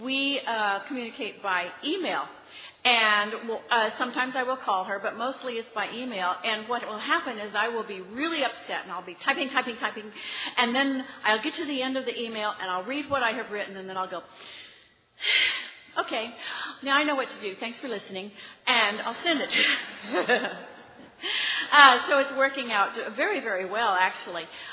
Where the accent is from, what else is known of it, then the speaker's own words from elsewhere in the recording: Kansas, United States; from Kansas.